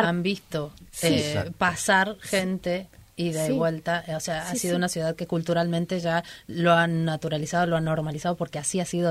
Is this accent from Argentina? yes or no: yes; Argentina; Que es un año clave para nosotras como argentinas, la época de la dictadura.